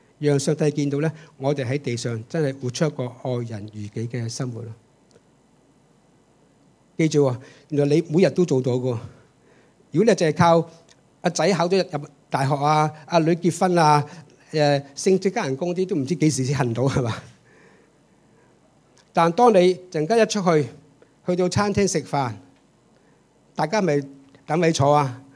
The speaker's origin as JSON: {"language": "Cantonese", "country": "China", "said": "當然啦，我中國人梗係撐好啦"}